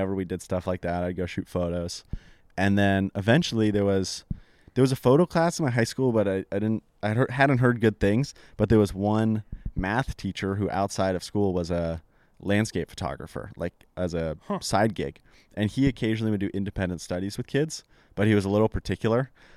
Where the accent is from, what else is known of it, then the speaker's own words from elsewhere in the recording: New Hampshire, United States; Yeah, so I grew up in New Hampshire, like I was saying, in a small town, not much to do except play outside.